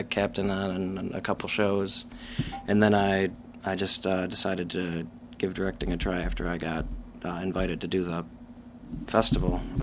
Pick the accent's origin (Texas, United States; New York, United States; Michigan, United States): Michigan, United States; Redford; I was looking for a college in the area. I'm from Redford.